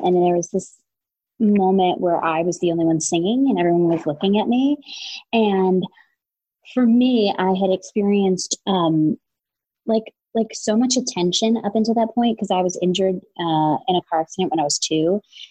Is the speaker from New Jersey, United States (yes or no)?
yes; Ridgewood, New Jersey, United States; But then I grew up in Ridgewood, New Jersey.